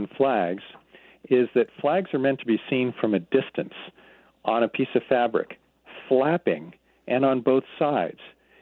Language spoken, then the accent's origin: English; Portland, Oregon, United States; even Portland, my hometown, Portland, Oregon, have very iconic flags that people recognize.